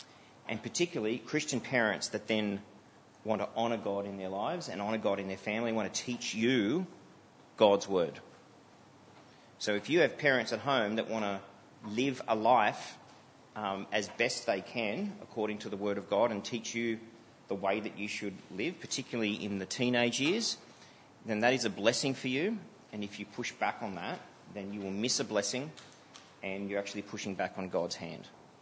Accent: Sydney, New South Wales, Australia; growing up in a Christian home meant we went to church, and I grew up in Sydney.

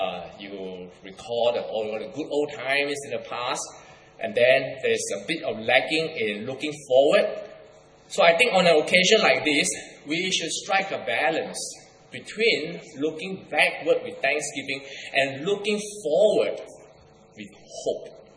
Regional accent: Singapore; accent: Singlish; I am originally from Singapore, and my wife too.

